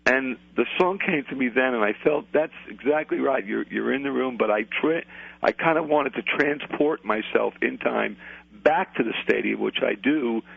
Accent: Brooklyn, New York, United States; You know, I'm a kid from the streets. I was born in Brooklyn, poor neighborhood.

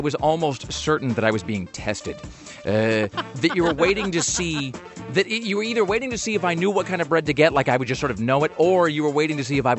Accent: United States; As an American, I am a big fan of things that contain other things.

